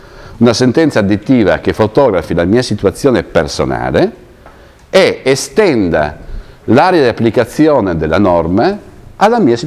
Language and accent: Italian; Sicily, Italy; Io ho una prima casa in Sicilia, sono siciliano, vengo a insegnare a Ferrara